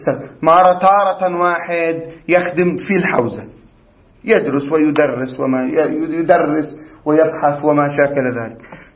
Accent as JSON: {"language": "Arabic", "country": "Lebanon", "said": "واحد من بلدنا نحن من لبنان مثلا"}